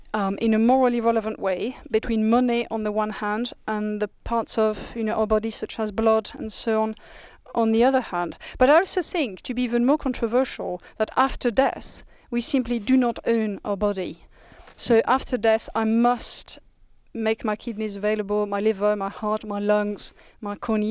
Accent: France; I mean, in my home country, which is France

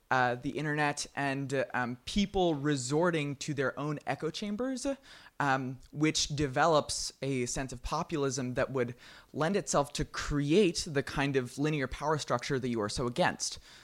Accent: San Francisco, California, United States; born and raised in San Francisco.

